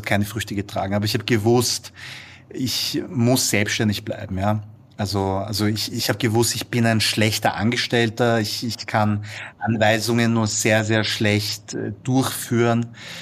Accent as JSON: {"language": "German", "region": "Vienna", "country": "Austria", "tie": "born or raised there", "said": "aber ich bin Sohn südkoreanischer Einwanderer. Ich bin in Wien geboren und aufgewachsen, aber genetisch, biologisch hundertprozentig koreanisch."}